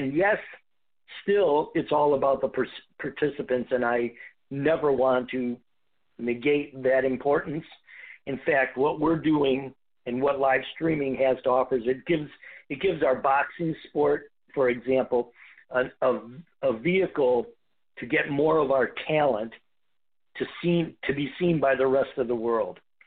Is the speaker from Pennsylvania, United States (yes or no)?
no; Detroit, Michigan, United States; living in Detroit. I mean, I grew up in Motown.